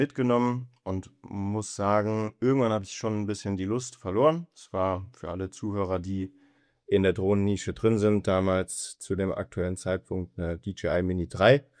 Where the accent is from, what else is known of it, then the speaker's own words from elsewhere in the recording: Germany; ich komme aus Deutschland und wohne an der luxemburgisch-französischen Grenze hier im Saarland